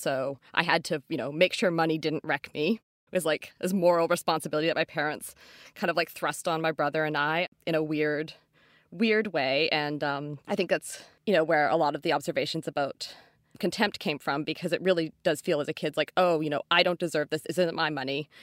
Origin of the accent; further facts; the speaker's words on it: North Vancouver, British Columbia, Canada; Like, I grew up in North Van, and I was at a public elementary school in a very like gentrifying neighborhood.